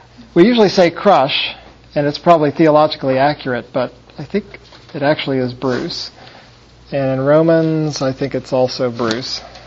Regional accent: Texas, United States; I am from Texas, though, so this is a strain for me to talk that fast.

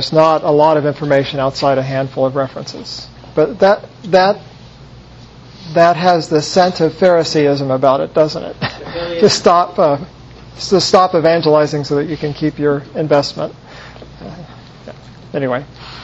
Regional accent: the South, United States; born there; By the way, I was born in the South, just so you know where I'm coming from.

